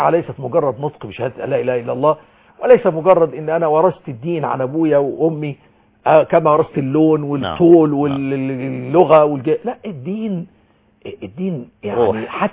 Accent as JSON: {"language": "Arabic", "country": "Egypt", "said": "أنا مواطن مصري أحافظ على الوقت وما إلى ذلك. فأنا رجل مسلم، أنا رجل مسلم."}